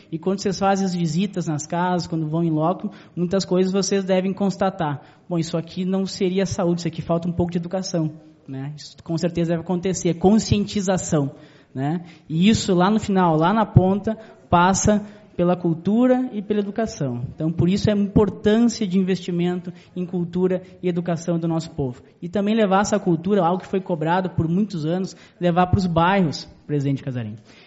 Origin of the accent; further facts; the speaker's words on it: Ijuí, Rio Grande do Sul, Brazil; ter orgulho de ser juiense, bater no peito, eu sou de Juí, terra das culturas diversificadas.